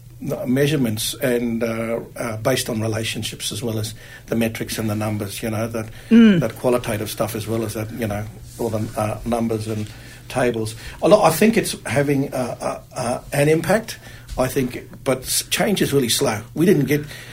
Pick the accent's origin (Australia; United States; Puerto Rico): Australia; we're all Australian